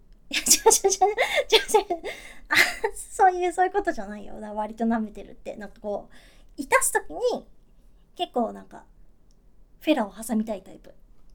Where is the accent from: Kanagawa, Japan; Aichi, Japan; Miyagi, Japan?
Aichi, Japan; Nagoya; 出身地はね、愛知県です。東京と大阪の間。そう、愛知県ってさ、なんかたまにどこって言われて、でなんか名古屋って言うとみんなわかるんだけど、